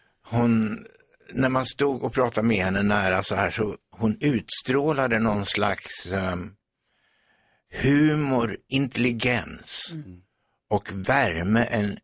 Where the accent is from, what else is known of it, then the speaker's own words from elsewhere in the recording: Västervik, Kalmar County, Sweden; vi är ju båda smålänningar. Och Vimmerby som hon kommer ifrån är ju bara 7 mil från Västervik där jag kommer ifrån.